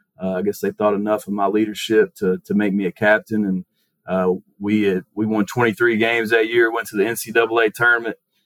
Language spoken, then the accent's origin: English; Campbellsville, Kentucky, United States; He was coaching there at a local college, Campbellsville University, there in my hometown.